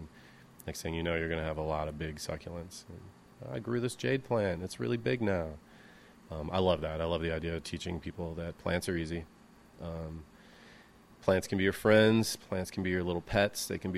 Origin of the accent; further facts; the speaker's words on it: Champaign-Urbana, Illinois, United States; also born or lived in Olympia; I'm from here. I'm from Champaign-Urbana. I went away to college in the Olympia, Washington, to go to the Evergreen State College in like 1992. I was out there for 7 years.